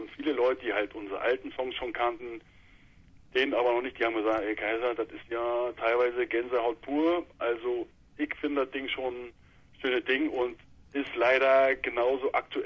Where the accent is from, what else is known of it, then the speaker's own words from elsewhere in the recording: Mecklenburg-Vorpommern, Germany; Du, wir sind Mecklenburger